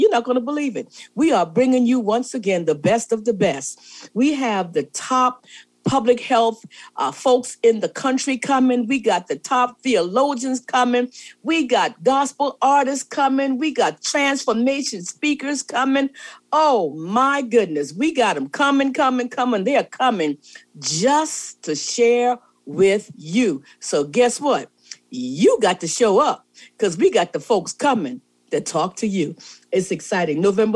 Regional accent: South Carolina, United States; I'm in and out of South Carolina all the time because, you know, I'm from the Low Country and I just love the Low Country.

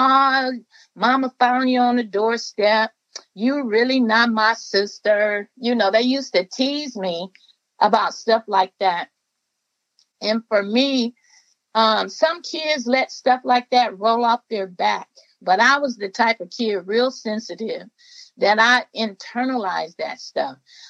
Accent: Los Angeles, California, United States; I grew up in South Central LA. If you ever watch Boys in the Hood, that's my hood.

